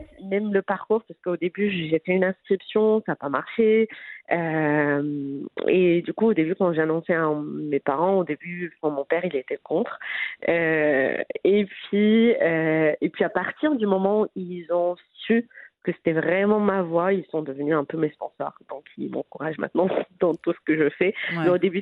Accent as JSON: {"language": "French", "town": "Mohammedia", "region": "Casablanca-Settat", "country": "Morocco", "tie": "born or raised there", "said": "moi, je suis née au Maroc, grandie au Maroc, à Mohamedia."}